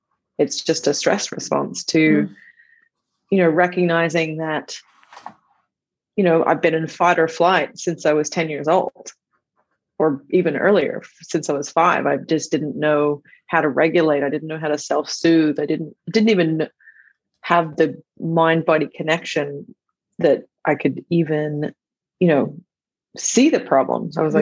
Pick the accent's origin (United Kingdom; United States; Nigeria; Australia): Australia; now in Canada; I'm from Australia. I live in Canada now.